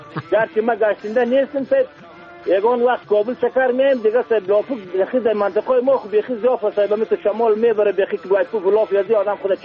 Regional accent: Bamyan, Afghanistan; من از بامیان هستم

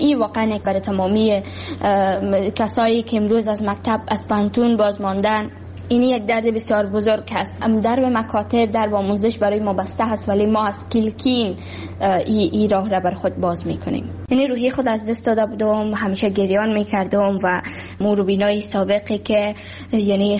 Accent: Kabul, Afghanistan; also born or lived in Baghlan; من در سال 2005 در ولایت بغلان به دنیا آمدم و درس ابتدایی خود را همچنان در کابل خواندم

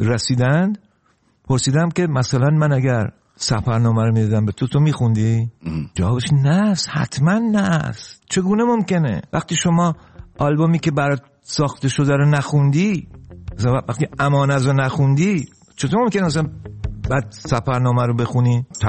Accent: Iran; born there; ناراحت نیستم که چرا در ایران به دنیا اومدم،

